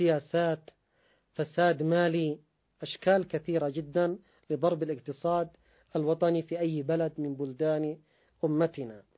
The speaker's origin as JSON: {"language": "Arabic", "country": "Yemen", "said": "وحصلت مآسي عندنا في اليمن، وهناك الآن مأساة في لبنان بسبب ضرب العملة المحلية"}